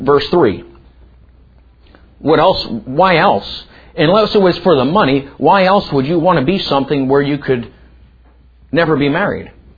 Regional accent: Philadelphia, Pennsylvania, United States; Man, I'm from Philadelphia. You go kid somebody else.

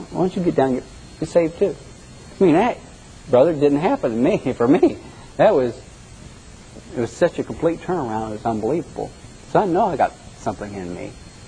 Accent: Ohio, United States; Oh man, hey, I'm from Ohio.

